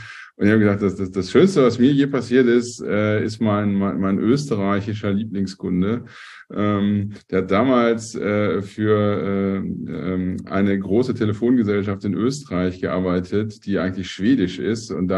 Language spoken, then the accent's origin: German; North Rhine-Westphalia, Germany; so bei uns im Ruhrpott sagt man immer, die kochen auch nur mit Wasser.